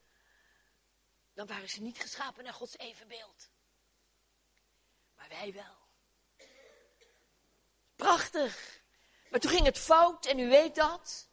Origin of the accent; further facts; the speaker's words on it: Netherlands; Want wij als Nederlanders hebben altijd een opinie, om te beginnen.